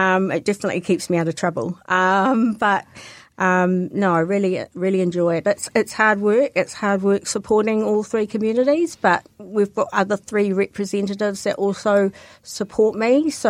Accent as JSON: {"language": "English", "region": "Auckland", "country": "New Zealand", "tie": "born or raised there", "said": "we grew up in Auckland. So Auckland's probably part of my life up there"}